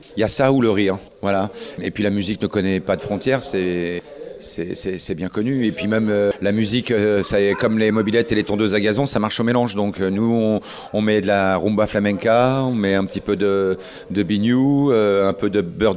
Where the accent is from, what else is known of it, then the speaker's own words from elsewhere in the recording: Lannion, Brittany, France; chez moi à Lannion. Enfin, chez moi, c'est-à-dire que je connais la boulangère là-bas. Donc, toute la côte de Granit Rose, tout ça, le circuit côtier des Ajoncs, tout ça, je connais ça comme ma poche. Et j'ai usé mes galoches là-bas.